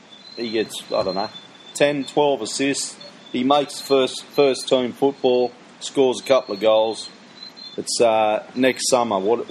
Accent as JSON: {"language": "English", "country": "Australia", "said": "As an Aussie, look, you guys, there's no more help than"}